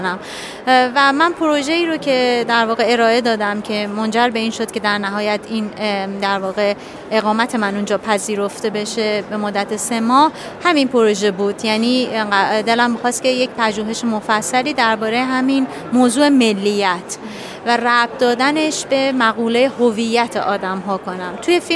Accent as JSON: {"language": "Persian", "country": "Iran", "also_born_or_lived": "Australia", "said": "6 سال توی استرالیا زندگی کرده بودم و به عنوان یک فرد ایرانی شاهد تبعیض آشکاری"}